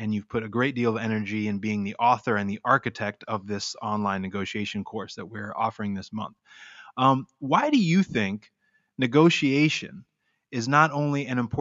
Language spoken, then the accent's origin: English; United States; in my experience growing up in America, that we are taught how to debate and argue